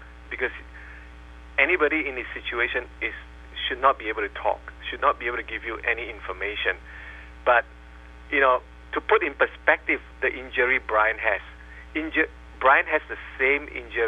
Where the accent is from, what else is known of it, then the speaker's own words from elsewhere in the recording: Singapore; English is a second language; now in United States; You know, where I come from, I came from Singapore, where all police officer has one job, and that's a police officer.